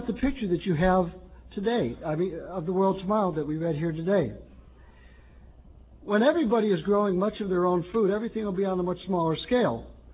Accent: Chicago, Illinois, United States; You know, I was a kid, I grew up in Chicago, a pretty big city.

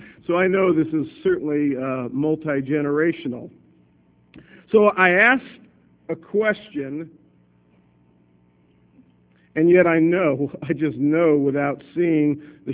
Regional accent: Florida, United States; I grew up in South Florida. I went to a school called North Miami Senior High.

